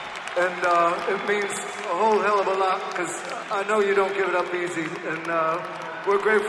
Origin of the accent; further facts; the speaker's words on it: Midwest, United States; born there; You know, I was born in the Midwest, ended up moving to the West Coast.